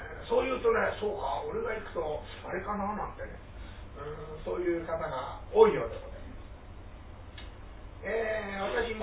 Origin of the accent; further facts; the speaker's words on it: Wako, Saitama, Japan; 私もね、地元埼玉県の和光市っていうところから来たんですけれども